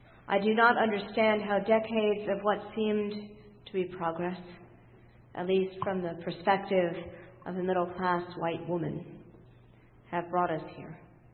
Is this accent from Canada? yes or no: no; Virginia, United States; I was raised in Virginia, not far from the homes of George Washington, James Madison, and other heroes of our nation's past.